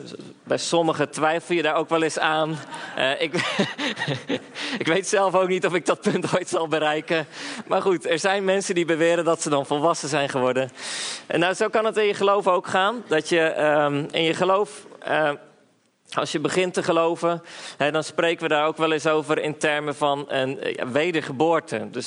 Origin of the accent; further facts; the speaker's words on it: South Holland, Netherlands; Ik kom uit Zuid-Holland. Ik ben 24 jaar oud